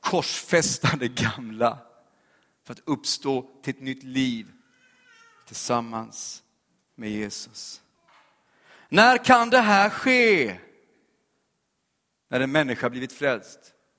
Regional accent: Oskarshamn, Kalmar County, Sweden; I min hemstad Oskarshamn, det är ungdomsväckelse som berör starkt samtliga kyrkor. Jag som var uppvuxen i pingsthem ville inte ha någonting att göra med Jesus.

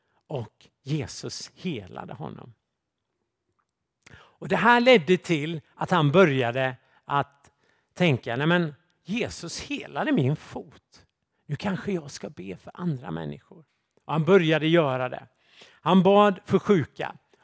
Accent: Jönköping, Jönköping County, Sweden; Jag växte upp i Jönköping.

